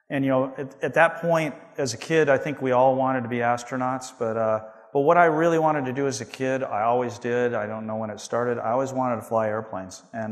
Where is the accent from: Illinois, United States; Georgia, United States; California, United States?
California, United States; I grew up in California and went to this place called the Air Force Academy, which I had never heard of.